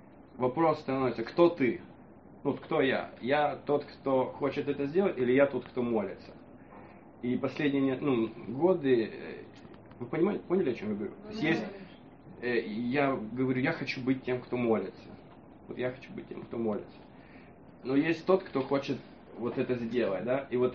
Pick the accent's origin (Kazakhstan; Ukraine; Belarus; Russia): Ukraine; я с Украины, где еще камень в огород, да, как бы.